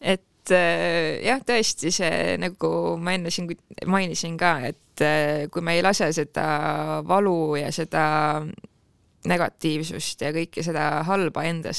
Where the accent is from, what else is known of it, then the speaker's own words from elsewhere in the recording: Jõgeva, Jõgeva County, Estonia; ega ma ei kasvanud ka mitte siin, no ma kasvasin Jugeval kuskil kuredi kängida